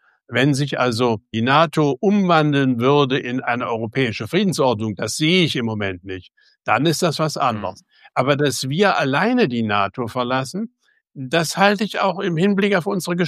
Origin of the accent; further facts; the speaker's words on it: Chemnitz, Saxony, Germany; born there; da Chemnitz nun meine Geburtsstadt ist, mein Vater dort 33 seinen Beruf verloren hat